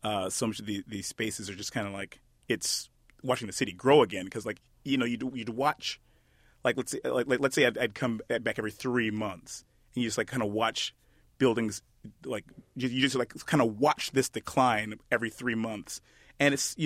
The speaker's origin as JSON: {"language": "English", "town": "Detroit", "region": "Michigan", "country": "United States", "tie": "born or raised there", "said": "My experience in Detroit is kind of unique, but not entirely unique. I went to, growing up, of course, my mother's from Ghana, but my dad's from"}